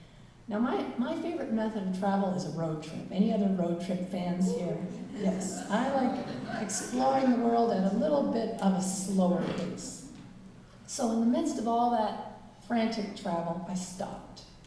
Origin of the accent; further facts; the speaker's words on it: Canada; It's a great time to be in Canada, let me tell you. And I got to visit with family members in my hometown